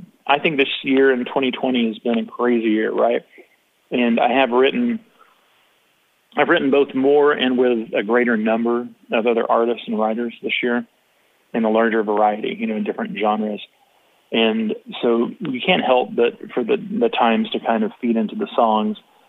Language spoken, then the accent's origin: English; Tulsa, Oklahoma, United States; And I grew up in Tulsa and heard it like on KDOO.